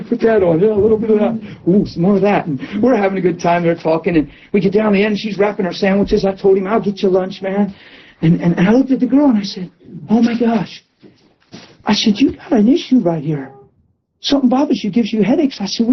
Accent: Pennsylvania, United States; I said, I'm from Pennsylvania. I may never see you again, but Jesus loves you.

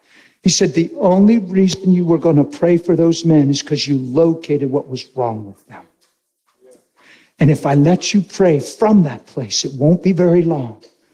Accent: East Coast, United States; I say, guys, come on. I'm from the East Coast.

